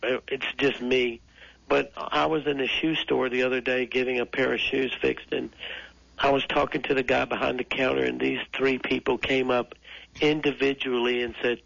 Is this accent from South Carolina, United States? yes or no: yes; South Carolina, United States; I'm from South Carolina where they created drag racing.